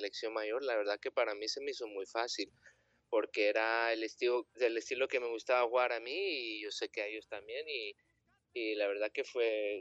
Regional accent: Los Angeles, California, United States; yo crecí en Los Ángeles y siempre me gustaba la tenencia de balón

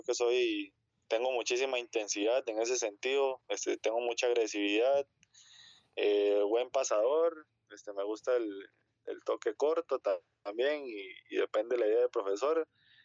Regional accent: Liberia, Guanacaste, Costa Rica; Yo soy nativo de Liberia, hay

